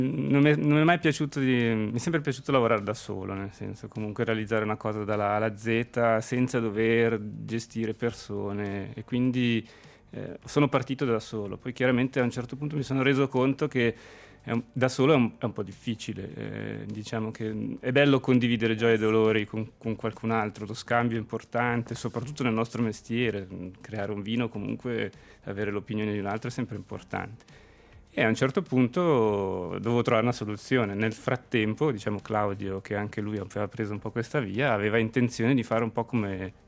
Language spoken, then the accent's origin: Italian; Ticino, Switzerland; rientrando in Ticino, che nel mio paese